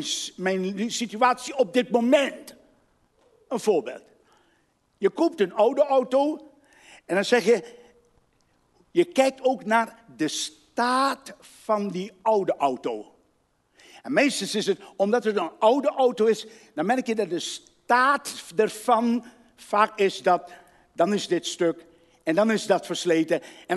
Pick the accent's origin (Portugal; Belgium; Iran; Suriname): Suriname; now in Netherlands; Ik kwam laatst in Amsterdam, kwam ik vrienden tegen met wie ik vroeger in Suriname, waar ik vandaan kom, heel veel dingen gedaan hebben.